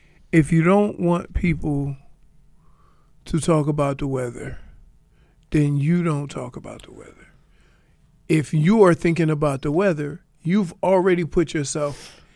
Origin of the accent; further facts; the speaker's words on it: Louisiana, United States; In all the years that I played football, and keep in mind I'm from Louisiana.